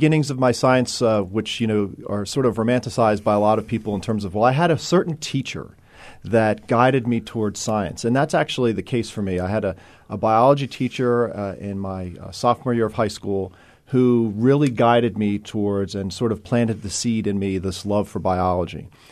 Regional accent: Philadelphia, Pennsylvania, United States; now in New York City, United States; even though I grew up in Philadelphia, that's a big jump

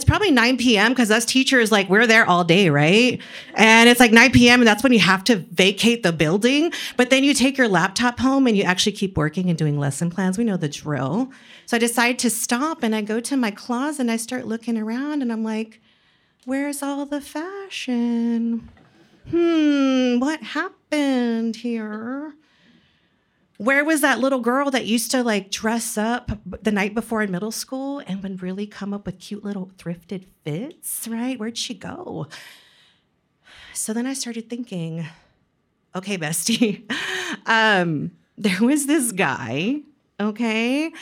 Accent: San Antonio, Texas, United States; So I'm from San Antonio, but I left as soon as I could, right? And I moved up to North Texas, and I was teaching reading and writing, seventh grade, middle school

